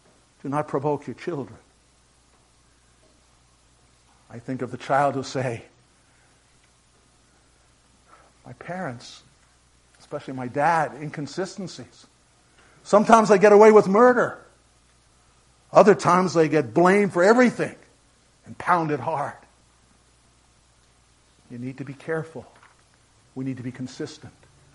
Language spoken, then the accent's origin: English; Staten Island, New York, United States; Again, growing up in New York City, not Manhattan, but Staten Island. It was part of New York City.